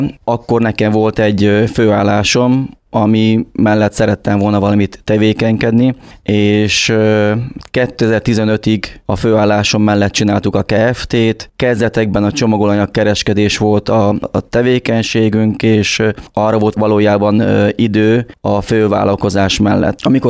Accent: Transylvania, Romania; Erdélyből származom, egy nagyon kis faluból, valójában egy közel 1000 fős faluból származom. Nagyszüleim neveltek

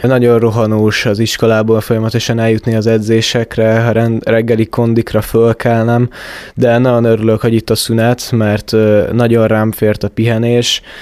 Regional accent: Kiskunhalas, Bács-Kiskun, Hungary; born there; now in Szeged, Hungary; kicsit sajnálom most is, hogy itt kellett hagynom a Halast, mert én ide kötődök, ez volt itt a szülőhelyem, de már nem nagyon érzem azokat az érzelmeket, amint az első pár hétben, hogy hiányzik, hogy itt vagyok, már lassan úgy tekintek Szegedre, mint ha én otthon lennék ott.

